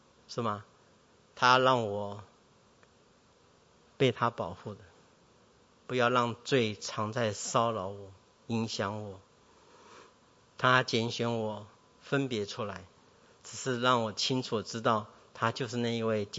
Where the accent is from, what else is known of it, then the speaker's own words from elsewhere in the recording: China; 我们中国人不觉得我们比以色列人聪明吗？